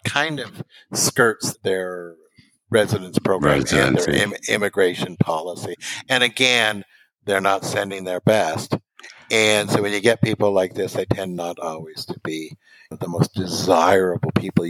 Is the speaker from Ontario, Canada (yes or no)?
no; Vancouver, British Columbia, Canada; Is I'm from Vancouver, and and I miss excellent Asian food.